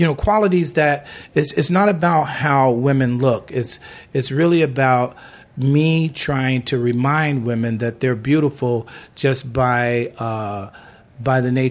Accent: Chicago, Illinois, United States; moved away as an adult; now in Los Angeles, United States; Well, I came here from Chicago. I'm from Chicago. And after I graduated from college, I came right to Los Angeles about 3 months later.

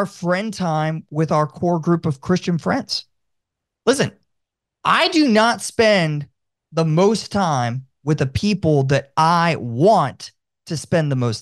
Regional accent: Tampa, Florida, United States; I love my hometown of Tampa.

